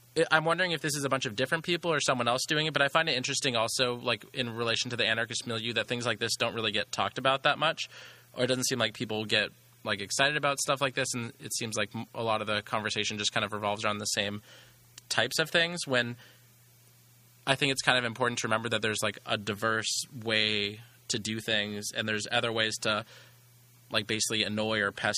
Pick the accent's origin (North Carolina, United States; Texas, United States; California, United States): California, United States; San Clemente; And then I was … because I grew up in San Clemente, wakeboarder kid, 16, when I was 6.